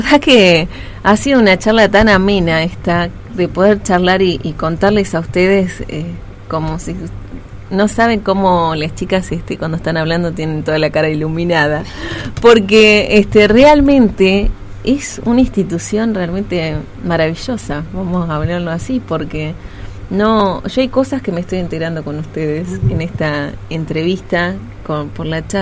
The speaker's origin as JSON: {"language": "Spanish", "country": "Argentina", "said": "También como argentinos tenemos que cambiar Yo tengo mi familia viviendo en Uruguay"}